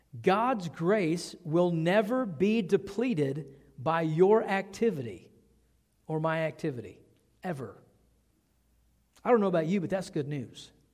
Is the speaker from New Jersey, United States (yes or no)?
no; Texas, United States; it doesn't cost very much to put rock in your yard here compared to where I grew up in East Texas.